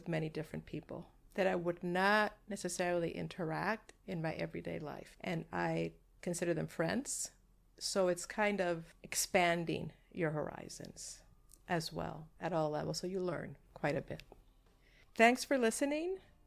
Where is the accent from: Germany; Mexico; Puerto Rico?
Puerto Rico; I was brought up in Puerto Rico